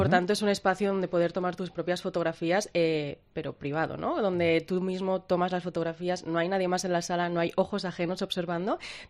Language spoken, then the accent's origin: Spanish; Zaragoza, Aragon, Spain; now in Barcelona, Spain; Y además yo soy de Zaragoza y de repente llegas a una ciudad nueva